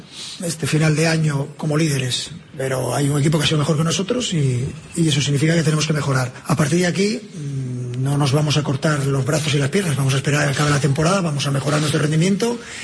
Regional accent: Gijón, Asturias, Spain; me iré a mi tierra, a Gijón

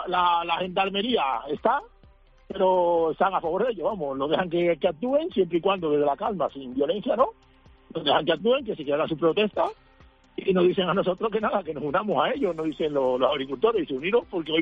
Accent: Dominican Republic; now in Ávila, Spain; Yo soy dominicano, pero vivo en Ávila.

